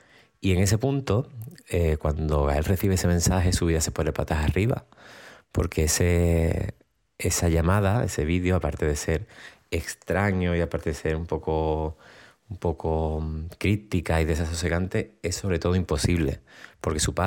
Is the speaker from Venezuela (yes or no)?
no; Cádiz, Andalusia, Spain; Yo vengo os he dicho de Cádiz